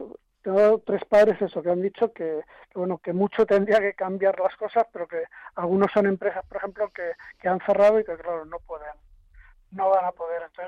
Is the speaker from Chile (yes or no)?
no; Madrid, Community of Madrid, Spain; yo soy de Canillas